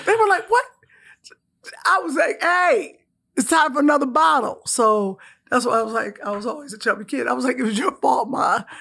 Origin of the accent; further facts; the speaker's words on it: Cleveland, Ohio, United States; I am from Cleveland, Ohio.